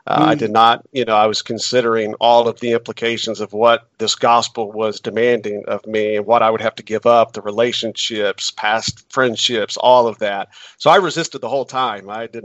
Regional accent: Indianapolis, Indiana, United States; born there

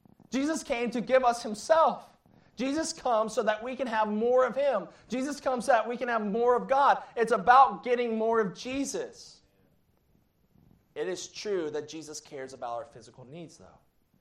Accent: Ohio, United States; I'm from Ohio, so...

